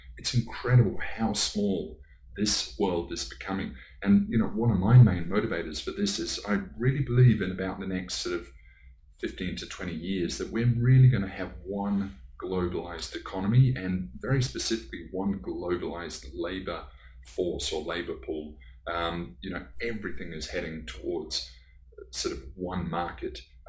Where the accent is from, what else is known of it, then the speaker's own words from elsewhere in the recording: New Zealand; moved away as an adult; also born or lived in Coventry / London; now in -; I left when I was about 3 years old, so I don't have a lot of original memories. I was raised then in New Zealand.